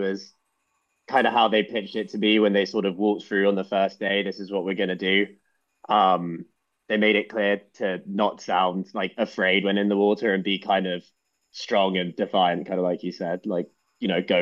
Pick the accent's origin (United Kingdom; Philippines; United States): United Kingdom; London; Yeah, I grew up in London, so it was about a 2-3 hour drive.